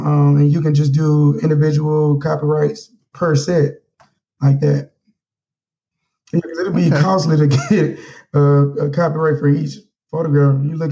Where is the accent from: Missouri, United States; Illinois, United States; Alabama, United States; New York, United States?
Alabama, United States; Mobile; now in Washington, D.C., United States; Growing up with Mobile, it was okay. It was cool. You know, I never, you know, discredit where I came from. You know, I say Alabama raised me, but, you know, D.C. kind of mad